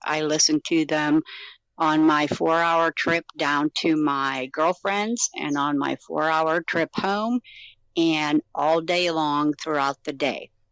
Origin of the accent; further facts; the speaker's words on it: Punxsutawney, Pennsylvania, United States; I am from Punxsutawney, Pennsylvania.